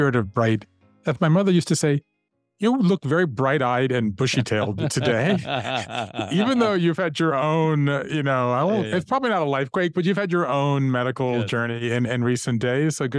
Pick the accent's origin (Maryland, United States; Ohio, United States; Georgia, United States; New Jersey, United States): Georgia, United States; Savannah; moved away as an adult; also born or lived in Japan; So I grew up in Savannah, Georgia. Mm-hmm. I left there and went to Yale in the 80s and went from there to Japan and started writing letters home.